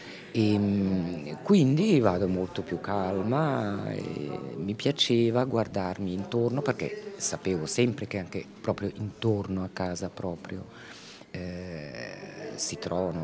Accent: Kenya; now in Switzerland; Sono cresciuta in Kenya e quindi non avevo già le radici molto forti qua in Svizzera

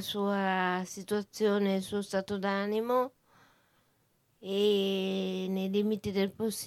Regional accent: Lombardy, Italy; E al secondo posto, da buona lombarda, la polenta.

